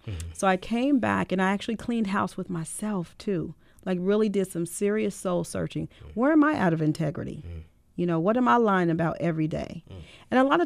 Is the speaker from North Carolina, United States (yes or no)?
no; Los Angeles, California, United States; having been raised in South Central LA gave me a backbone. It actually, I didn't know. I used to tell people when I moved to the East Coast